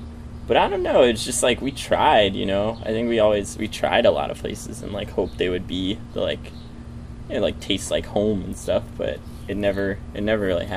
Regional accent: New York, United States; it's like we're both from New York

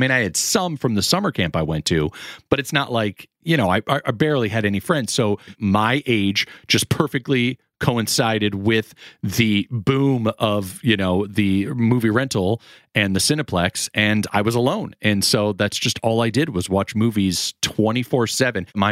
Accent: Manchester, Connecticut, United States; born there; now in Sarasota, United States; I was born in Manchester, Connecticut, to Jim and Ruth.

